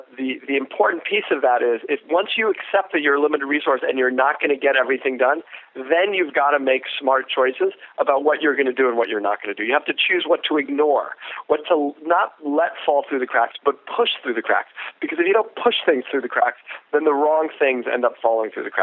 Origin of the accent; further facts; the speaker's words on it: New York City, New York, United States; Now, I'm from New York City. I've never been underneath a car in my life.